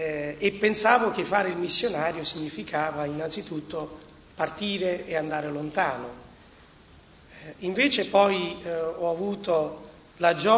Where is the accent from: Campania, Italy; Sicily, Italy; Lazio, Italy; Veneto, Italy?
Campania, Italy; moved away; Veniamo dalla provincia di Salerno, siamo qui da circa 8 anni e facciamo parte, viviamo nella comunità parrocchiale di Santa Croce in Malpensata.